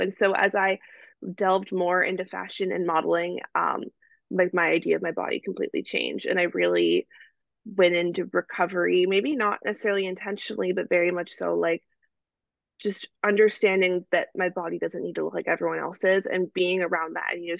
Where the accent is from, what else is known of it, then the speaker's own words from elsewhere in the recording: Texas, United States; And so I'm from Texas and I went to college in Oklahoma at the University of Oklahoma.